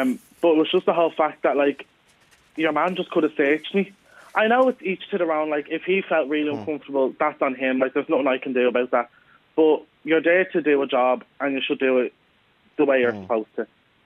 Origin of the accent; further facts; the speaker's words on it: Swords, Leinster, Ireland; because I'm from Swords, so even just walk around Swords